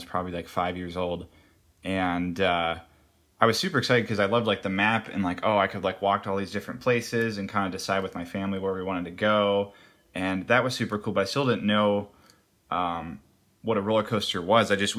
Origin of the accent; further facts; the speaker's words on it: Denver, Colorado, United States; I'm from Denver, Colorado, originally.